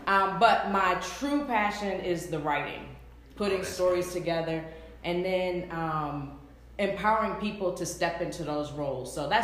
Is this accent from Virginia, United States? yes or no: yes; Axton, Virginia, United States; So born and raised in Martinsville. Well, let me correct that. Axton.